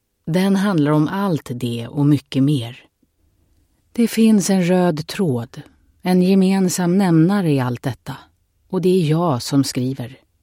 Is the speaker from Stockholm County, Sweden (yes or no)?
yes; Stockholm, Stockholm County, Sweden; born there; 1970 föddes jag i Stockholm. Mot alla odds skulle det visa sig.